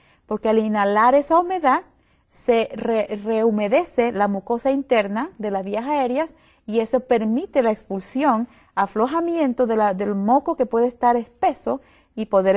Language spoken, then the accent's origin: Spanish; Panama; now in Wildwood, United States; Soy de Panamá.